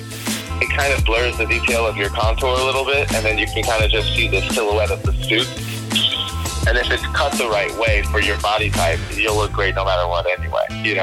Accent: Michigan, United States; I grew up in Michigan. You know, I always supported U of M.

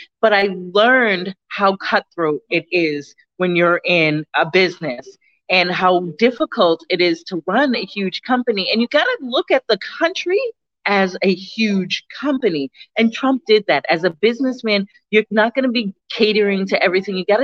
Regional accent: Boston, Massachusetts, United States; So he's a New Yorker. I'm Bostonian.

